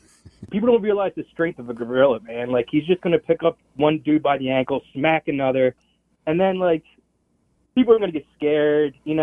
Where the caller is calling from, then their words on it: New Jersey, United States; from South Jersey.